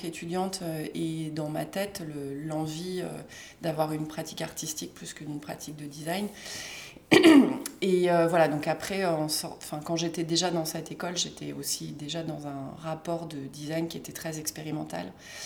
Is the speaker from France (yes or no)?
yes; Paris, Île-de-France, France; moved away as an adult; now in Montpellier, France; Moi, je suis arrivée il y a une dizaine d'années sur Montpellier. Je suis parisienne de naissance et j'ai vécu à Paris 35 ans, je crois, à peu près.